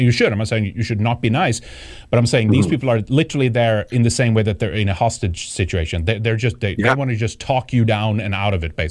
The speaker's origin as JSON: {"language": "English", "country": "Sweden", "said": "I'm from Sweden"}